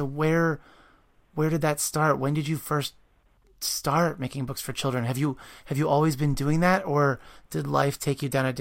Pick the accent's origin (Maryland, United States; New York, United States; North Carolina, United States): Maryland, United States; We were talking about how we're both from Maryland.